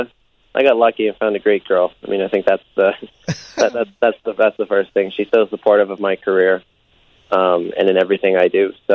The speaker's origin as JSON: {"language": "English", "country": "Canada", "tie": "born or raised there", "said": "You know, as a Canadian kid, you know, I grew up watching IndyCar very closely."}